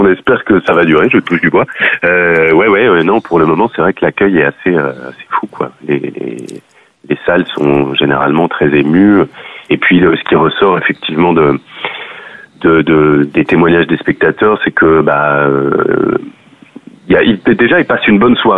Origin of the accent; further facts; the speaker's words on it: Libya; je suis originaire de Libye